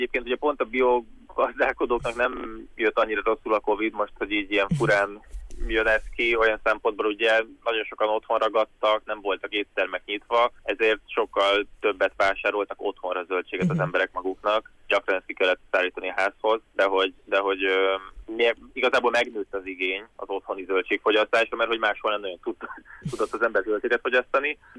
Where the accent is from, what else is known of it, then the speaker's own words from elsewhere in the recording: Budapest, Hungary; alapvetően budapesti gyerek vagyok, meg Budapesten nőttem föl, meg Budapest agglomerációjában, tehát így városi környezetben, meg városi családból származom.